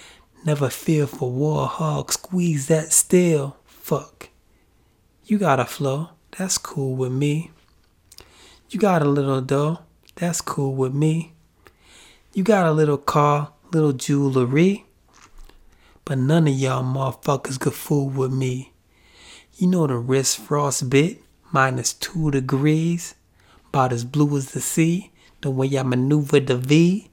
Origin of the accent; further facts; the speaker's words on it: Brooklyn, New York, United States; also born or lived in Buffalo; And I was born in Buffalo, but I am a Brooklyn dude.